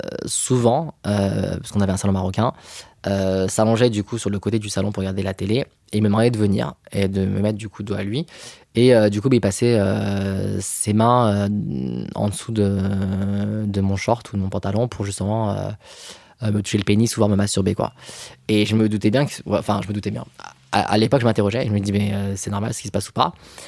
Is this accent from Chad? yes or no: no; Villeurbanne, Auvergne-Rhône-Alpes, France; Je suis né à Lyon, j'ai grandi à Villeurbanne. Mes parents, du coup, sont d'origine algérienne. Voilà, ils sont venus après l'ouverture des portes de l'immigration.